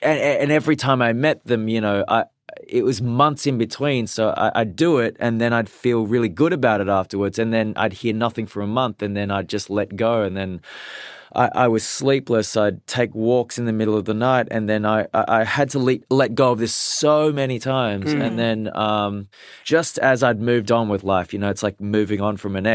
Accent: Australia; accent: Australian; I just basically tried to diminish my Australian accent.

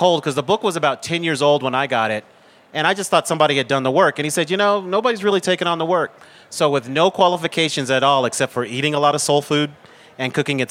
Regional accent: Denver, Colorado, United States; So being born and raised in Denver immediately loses me all street cred on the subject of soul food.

